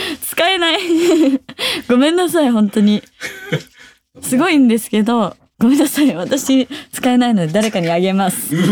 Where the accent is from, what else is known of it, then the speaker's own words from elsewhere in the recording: Nagoya, Aichi, Japan; 私の地元、名古屋のことをアピールできるし。